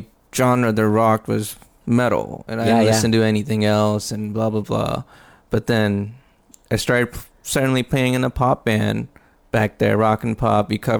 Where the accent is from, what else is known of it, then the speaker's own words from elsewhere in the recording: Karachi, Sindh, Pakistan; moved away as an adult; also born or lived in New York; now in Texas, United States; Well, I grew up in Pakistan, Karachi. So I moved to the States 10 years ago. And I lived in New York for a bunch of time.